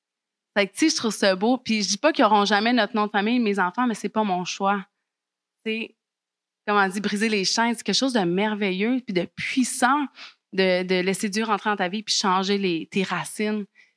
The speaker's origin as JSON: {"language": "French", "country": "Mexico", "tie": "born or raised there", "said": "moi, j'ai grandi au Mexique. Donc, j'étais la petite châtain aux yeux bleus qui voulait donc être mexicaine. Et j'avais pas de famille. J'avais pas de famille quand j'étais jeune au Mexique."}